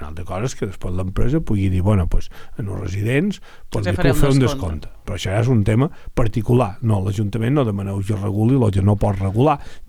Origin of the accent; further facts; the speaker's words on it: Pollença, Balearic Islands, Spain; jo no som de Palma, però un de Palma, quan se'n va aparcar un part de la mà, paia exactament el mateix que jo, que som de Pollens.